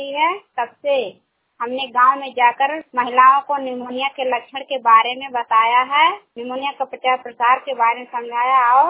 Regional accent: Bahraich, Uttar Pradesh, India; मैं उपकेंद्र हसुआ पारा से कार्यरत, मैं जिला बहराइच की रहने वाली हूं।

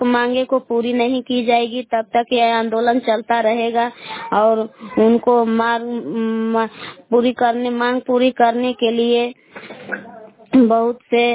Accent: Balan, Bihar, India; मैं ग्राम बलान जिला कैमूर के निवासी हूँ।

